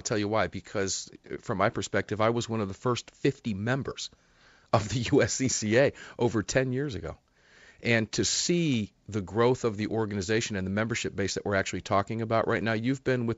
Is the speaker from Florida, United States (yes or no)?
yes; Tampa, Florida, United States; The Crossbreed Holster Studios have moved down to my hometown today at Tampa, Florida